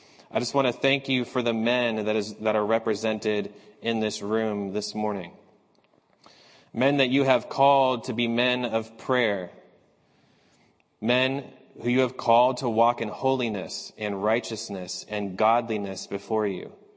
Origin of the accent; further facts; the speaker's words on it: New England, United States; And so because I grew up in New England, I've been an avid fan of the Boston Celtics my entire life